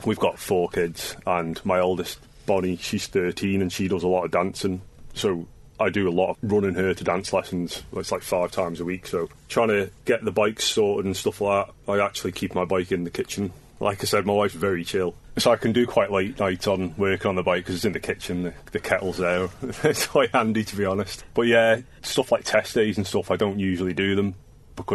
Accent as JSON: {"language": "English", "country": "Isle of Man", "said": "I'm 36 from the Isle of Man."}